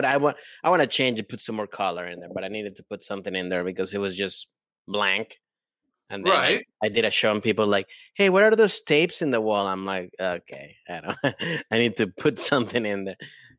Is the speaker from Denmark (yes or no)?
no; Venezuela; I come from Venezuela and I grew up in that.